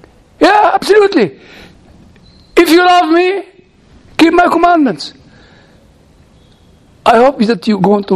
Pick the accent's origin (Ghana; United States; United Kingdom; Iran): United Kingdom; Don't forget, I'm British. I don't understand.